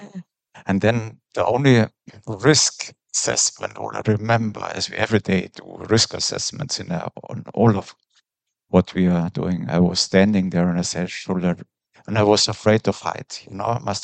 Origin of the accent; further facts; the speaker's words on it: Bavaria, Germany; English is a second language; also born or lived in Ireland; I'm born and raised in Bavaria, countryside, farming, no English.